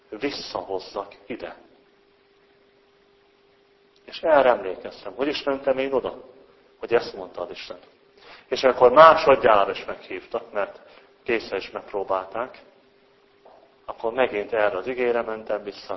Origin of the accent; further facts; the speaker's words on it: Hajdú-Bihar, Hungary; Hát hazatérek a hajdaságiakhoz, olyanok, mint én vagyok, gyerekként közöttük nevelkedtem, ismertem is, hogy valamennyire a kabaiakat, szoboszlóiakat